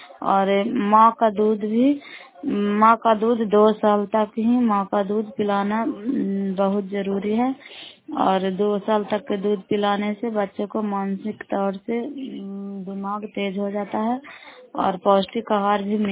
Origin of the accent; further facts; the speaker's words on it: Bihar, India; नालंदा जिला कराई ब्लॉक के निवासी हूँ।